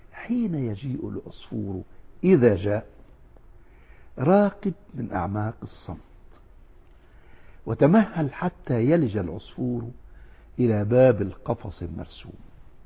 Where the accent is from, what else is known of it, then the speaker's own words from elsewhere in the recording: Egypt; سافرت إلى قريتي، قرية بسيطة في جنوب القاهرة بنحو 100 كيلو، وأقربنا من الفلاحين البسطاء